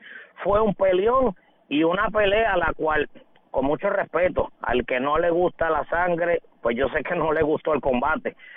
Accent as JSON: {"language": "Spanish", "country": "Puerto Rico", "said": "Estamos sumamente contentos como boricuas."}